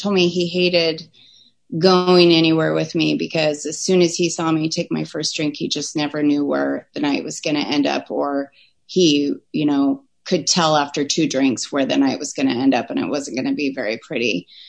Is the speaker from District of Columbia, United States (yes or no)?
no; Portland, Oregon, United States; It was like, you know, I'm from Portland. We drink like micro brews, you know, in the can or in the bottle, whatever it was.